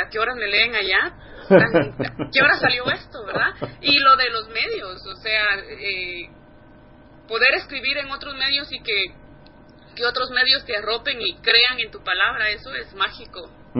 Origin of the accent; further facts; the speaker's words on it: Guatemala; accent: Guatemalan; moved away; also born or lived in Mexico City; Estuve en Ciudad de México aprendiendo a hablar como mexicana porque tenía que hacerlo, cambiar mi acento guatemalteco y aprender el mexicano